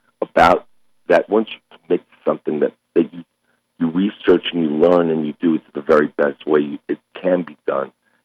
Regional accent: New York, United States; also born or lived in Bronx; I was born in the Bronx, New York. My parents moved me to the New York suburbs, but no one in my family did music

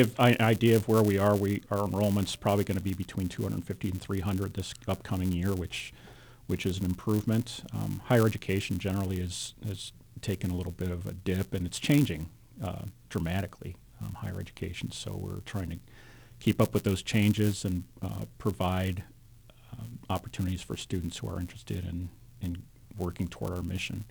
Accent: Chicago, Illinois, United States; now in Manhattan, United States; And we're originally from Chicago, so, you know, moving out here was a big deal for us.

